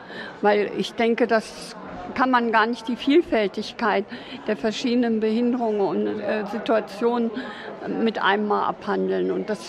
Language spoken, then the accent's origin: German; Duderstadt, Lower Saxony, Germany; Ich komme hier aus Duderstadt und bin 72 Jahre